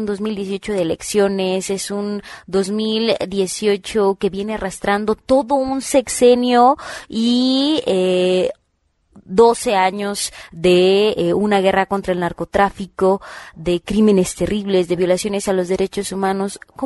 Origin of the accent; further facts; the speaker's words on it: Mexico; es a solidarizarnos como ciudadanos, como mexicanos, para seguir haciendo esta lucha